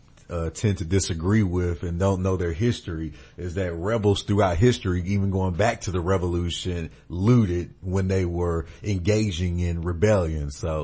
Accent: Atlanta, Georgia, United States; I was born and raised in Atlanta, so I've seen these things over and over again.

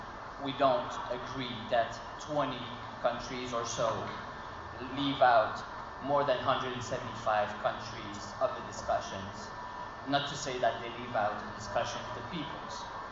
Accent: Canada; Obviously, you recognize by my accent that I'm not from Australia, I'm from Canada. I'm based in Canada

